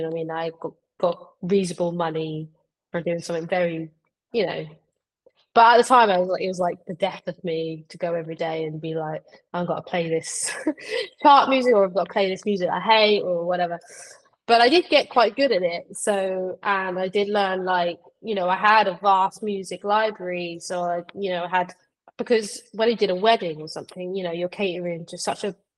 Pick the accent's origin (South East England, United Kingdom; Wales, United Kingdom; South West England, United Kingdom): South East England, United Kingdom; moved away as an adult; because I was from parent towns near Portsmouth, so it was like uni towns